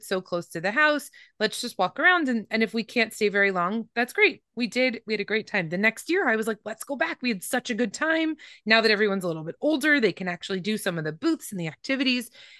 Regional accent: Northeast, United States; as you know, I'm Jewish. That's a very big part of my background, but I was born and raised in the Northeast.

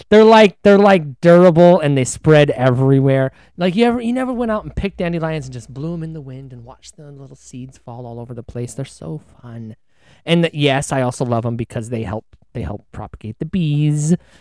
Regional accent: Kansas, United States; But I put down the sunflower because I grew up in Kansas, and it is the most beautiful flower of all the flowers.

